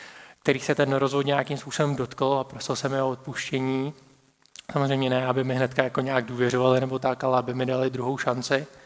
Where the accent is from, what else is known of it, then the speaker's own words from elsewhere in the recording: Liberec, Liberec Region, Czechia; now in Olomouc, Czechia; a pocházím teda z Liberce, znamená trošku daleko odsaď, ale už teďka nějakou dobu přes 6 let žijeme s manželkou v Olomouci.